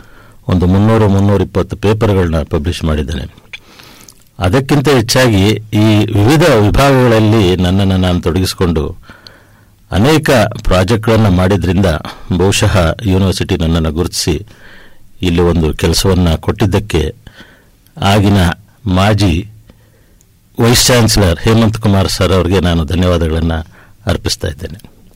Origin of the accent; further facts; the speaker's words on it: Mysuru, Karnataka, India; also born or lived in Bengaluru; ನಾನು ಹುಟ್ಟಿದ್ದು ಬೆಂಗಳೂರಿನಲ್ಲಿ, ಬೆಳೆದಿದ್ದೆಲ್ಲ ಮೈಸೂರಿನಲ್ಲಿ. ಕನ್ನಡ ಶಾಲೆಯಲ್ಲಿ ಬೆಳೆದವನು, ಪ್ರಾಥಮಿಕ ಶಾಲೆಯೆಲ್ಲ ಒಂದು ಹಳ್ಳಿನಲ್ಲಿ, ಕನ್ನಡ ಮಾಧ್ಯಮದಲ್ಲಿ 10ನೇ ತರಗತಿವರೆಗೂ ಓದಿ